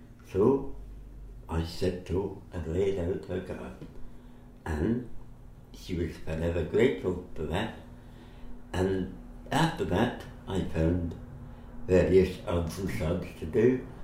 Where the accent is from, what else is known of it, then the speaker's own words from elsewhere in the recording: Castletown, Isle of Man; I was born and bred in Castletown, lived my 87 years on and off the island as just after the war, when there was no work here, I was obliged by necessity and poverty to work on the mainland